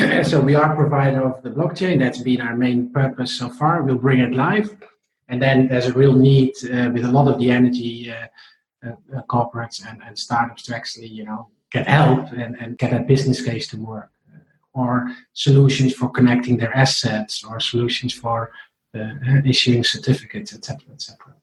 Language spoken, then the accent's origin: English; Netherlands; It's in my home country, the Netherlands.